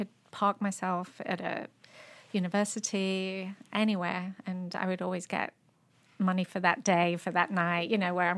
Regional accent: Leicester, East Midlands, United Kingdom; And in Leicester, England.

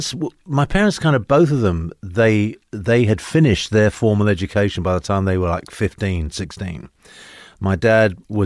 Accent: London, United Kingdom; moved away as an adult; now in United States; I grew up in London. My background is basically my father was Spanish, my mother was Italian.

